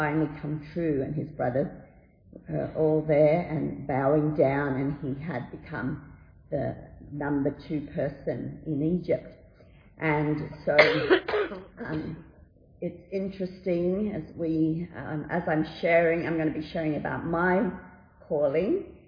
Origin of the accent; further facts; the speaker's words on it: Papua New Guinea; So I was born in 1974 in Papua New Guinea. And growing up in Papua New Guinea, I had friends from many different countries.